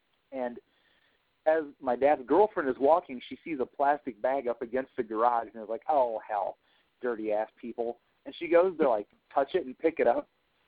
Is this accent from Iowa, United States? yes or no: yes; Fort Dodge, Iowa, United States; there are two cities that I've moved to since living and you know, being born and raised in Fort Dodge.